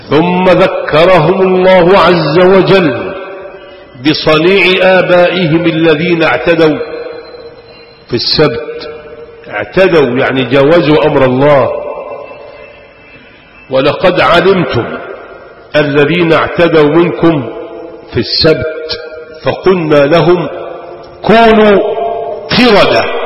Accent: Sharqia Governorate, Egypt; يا عم باكل بس انا راجل شرقاوي

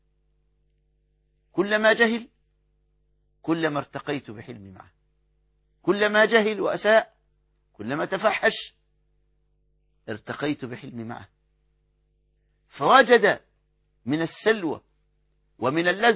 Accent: Egypt; يعني هذا الغلام لو بعته بجنيه أقل عملة عندنا في مصر

